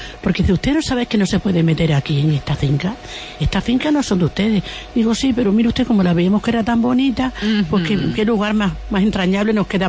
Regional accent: Cáceres, Extremadura, Spain; yo me he llevado tantos años fuera de mi tierra, que he estado muchísimos años fuera de ella, y antes de que mis hijos empezaran a echar novia, me vine para acá. Y fue el regalo más hermoso que pudo darme Dios. Venirme a mi tierra

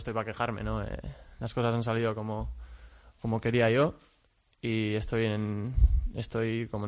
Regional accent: Zumaia, Basque Country, Spain; Vengo de un entorno en el que no te dan nada regalado, ¿no? Vengo de Zumaya, que ahí para...

